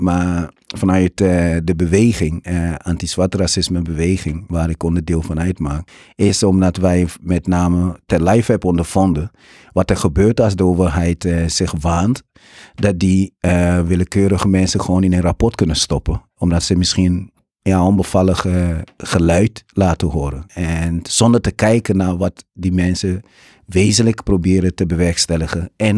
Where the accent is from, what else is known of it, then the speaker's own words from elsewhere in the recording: Amsterdam, North Holland, Netherlands; ik kom uit Amsterdam-Bijlmer.